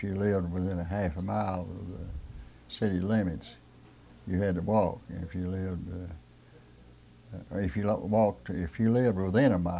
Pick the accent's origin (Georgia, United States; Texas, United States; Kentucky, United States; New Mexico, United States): Kentucky, United States; Well, I grew up here in Knott County, uh-huh. In the general vicinity of a mile and a half.